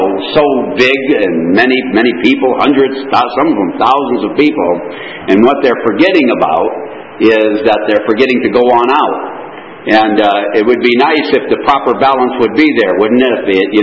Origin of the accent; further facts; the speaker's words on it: Connecticut, United States; moved away as an adult; now in Canada; I was raised in Connecticut, down to the States, and then I came up to Canada about 19 years ago, and I think it's been 14 years since we've got our citizenship